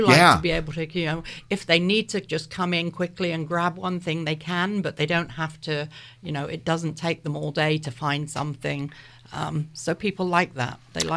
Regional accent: London, United Kingdom; now in Fredericksburg, United States; No, I'm actually from South London, but I've lived in Fredericksburg for close to 25 years. And I have to say, this is home now.

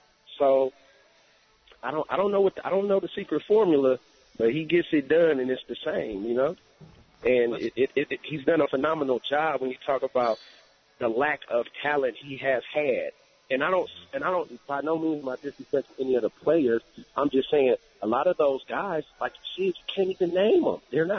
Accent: Oakland, California, United States; Now, being born and raised in Oakland and in the Bay Area, I had the chance to watch that San Francisco 49ers team

